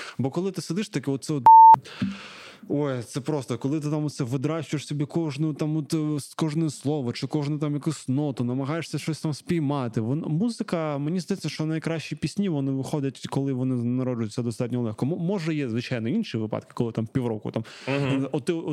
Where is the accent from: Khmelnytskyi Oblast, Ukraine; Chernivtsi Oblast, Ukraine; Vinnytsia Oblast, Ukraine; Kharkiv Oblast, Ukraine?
Kharkiv Oblast, Ukraine; Kharkiv; Ми з Харкова, що вперше за мене вийшло?